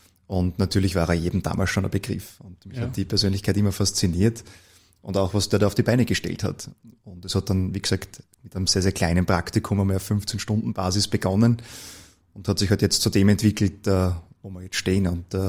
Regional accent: Gmunden, Upper Austria, Austria; born there; moved away as an adult; now in Vienna, Austria; Du, ich bin eigentlich gebürtiger Oberösterreicher.

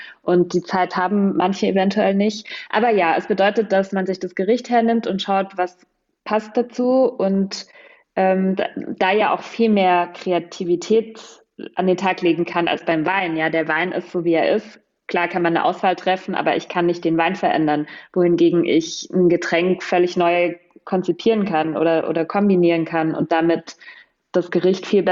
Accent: Germany; moved away as an adult; now in Berlin, Germany; Ich bin auf dem Dorf groß geworden. Da war Alkohol völlig normal, auch für Minderjährige. Und dann bin ich nach dem Abi nach Berlin, habe da studiert.

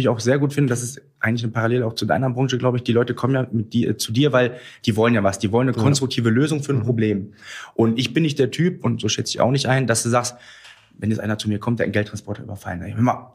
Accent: Duisburg, North Rhine-Westphalia, Germany; Aber ich komme aus Duisburg-Marxloh. Also auch etwas, was man so sozialen Brennpunkt nennt.

